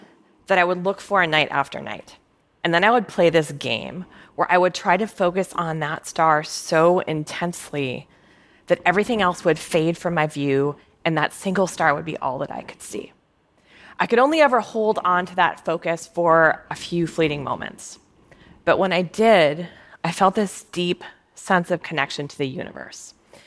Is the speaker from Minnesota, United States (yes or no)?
yes; Minnesota, United States; But when I was growing up in Minnesota, one of my favorite things to do on a summer evening